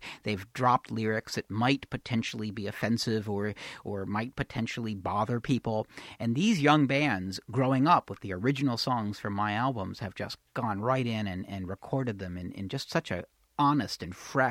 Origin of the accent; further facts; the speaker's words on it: Santa Cruz, California, United States; she actually was another person who had my albums growing up in Santa Cruz, California.